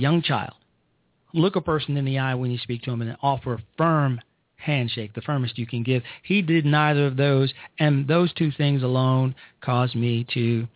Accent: Chicago, Illinois, United States; I am from Chicago. I'm from the south side of Chicago.

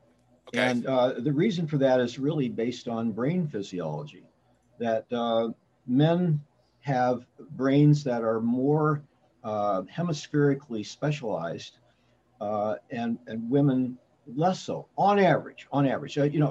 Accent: Indiana, United States; So I grew up in Indiana, live in the D.C. area now, and halfway between those is Pittsburgh.

